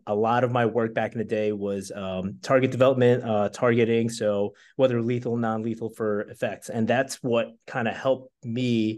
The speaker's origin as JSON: {"language": "English", "town": "Bronx", "region": "New York", "country": "United States", "said": "sometimes, like, you know, if I get excited or emotional, you might either see my Bronx personality or maybe I'm a character from Jersey Shore."}